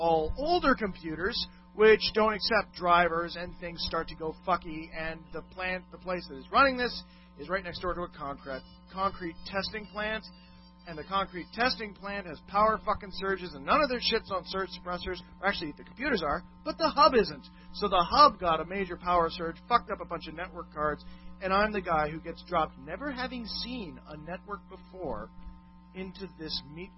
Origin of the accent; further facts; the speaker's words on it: Canada; I'm a Canadian of Irish descent.